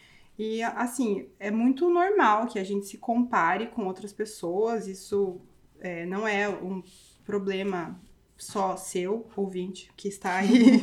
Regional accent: Sorocaba, São Paulo, Brazil; Eu sou de São Paulo, de Sorocaba, eu tinha ido para Curitiba para estudar

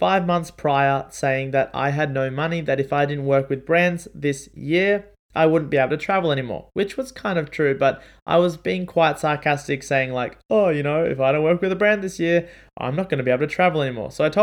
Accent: Australia; because I'm obviously Australian dollars.

